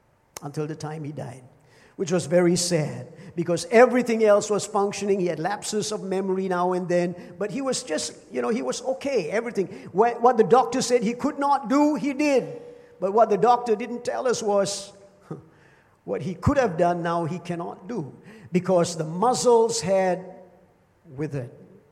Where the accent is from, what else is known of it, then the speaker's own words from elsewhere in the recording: Penang, Malaysia; Now, I'm from Penang, as you all know, which I've said many, many times, 101 times. And some of you also know that I don't speak Tamil